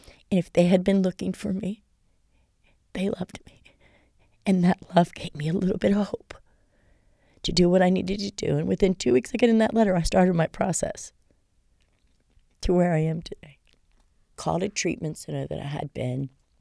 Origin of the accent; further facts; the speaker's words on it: Davie, Florida, United States; Davie girl. I'm born and raised in Davie.